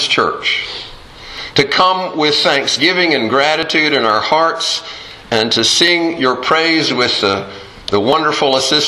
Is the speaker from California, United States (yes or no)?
no; Fayetteville, North Carolina, United States; In the 1950s, in my hometown, we would have a Christmas parade. Maybe you would have one of those in your hometown. But in Fayetteville, in the eastern part of the state, we always had a Christmas parade this time of year.